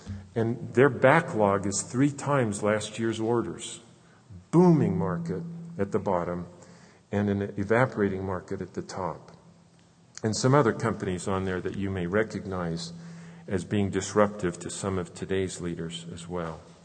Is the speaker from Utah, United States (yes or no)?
yes; Salt Lake City, Utah, United States; I remember when I grew up in Salt Lake City and my dad worked in the ZCMI department store there.